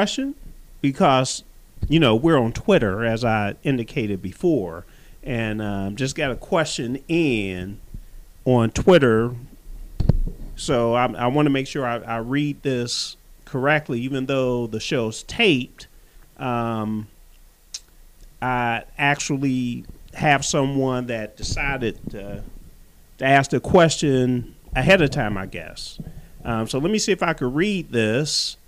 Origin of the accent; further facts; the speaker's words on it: Penn Hills, Pennsylvania, United States; Well, I was actually from Penn Hills, but go ahead.